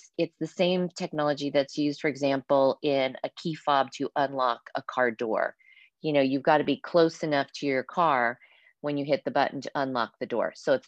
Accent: Texas, United States; And I grew up in Texas, so I grew up around guns.

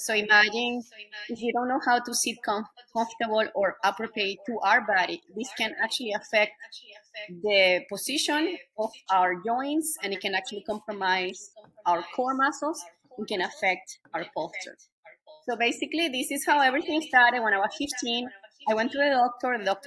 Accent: Caracas, Capital District, Venezuela; English is a second language; I was born and raised in Caracas, Venezuela.

